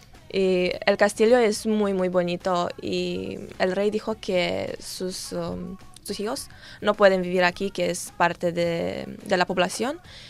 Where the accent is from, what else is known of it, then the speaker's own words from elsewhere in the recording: Bucharest, Romania; yo nací en Bucarest y estudié en Bucarest y viví siempre en Bucarest.